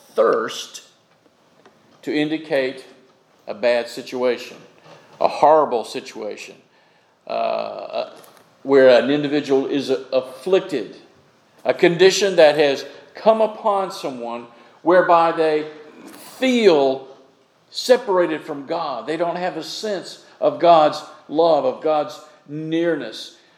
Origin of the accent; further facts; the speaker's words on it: Florida, United States; I grew up in Florida, and there is a reason I live in the mountains.